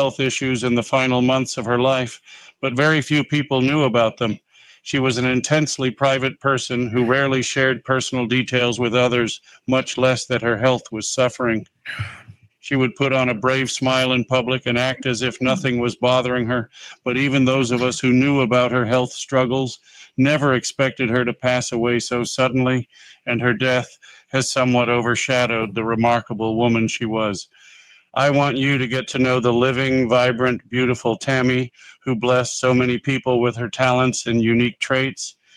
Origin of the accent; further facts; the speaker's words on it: Springville, Utah, United States; I arrived back in my hometown of Springville, Utah in July 1989